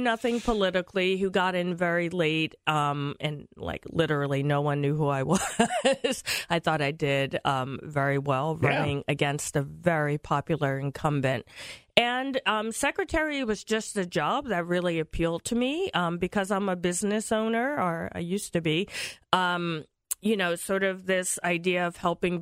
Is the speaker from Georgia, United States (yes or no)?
no; New Jersey, United States; also born or lived in New York City; now in Connecticut, United States; Long story. I went to college in New York City. I lived in New York for about 20 years. Then I went back to Jersey, like all New Yorkers who want a yard.